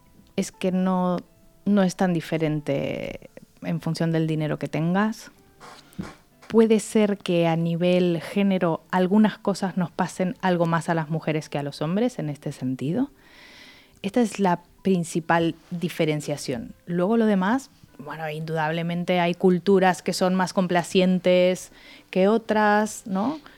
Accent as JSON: {"language": "Spanish", "region": "Valencian Community", "country": "Spain", "said": "nosotros siendo valencianos, ¿no?, de origen y estando algunos de nosotros físicamente aquí"}